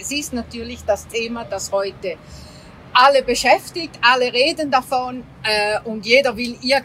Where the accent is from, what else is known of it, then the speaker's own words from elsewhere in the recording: Greece; im Süden, wo ich ja als Griechin herkomme, die Feuerbrunst.